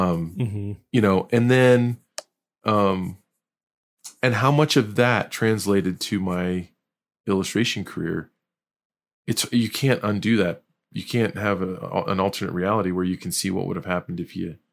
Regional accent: Maryland, United States; I'm from Maryland. It was 5 miles from my house

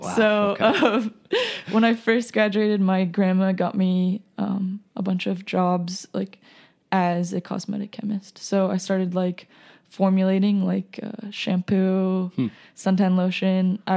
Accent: Las Vegas, Nevada, United States; So I come from Las Vegas, and I was actually born there.

